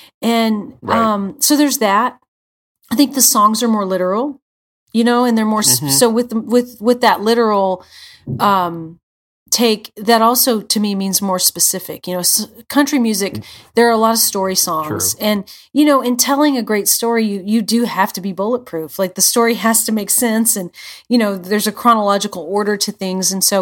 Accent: Washington, United States; now in Nashville, United States; I'm from Washington State, so not Southern, though I've lived in Nashville for half of my life.

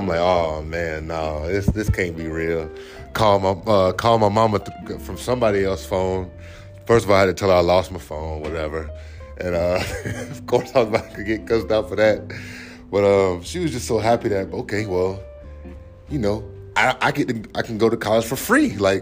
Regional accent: Polk County, United States; It was just like, dang, I'm from Polk County, you know? People in Polk County don't never get to really go anywhere

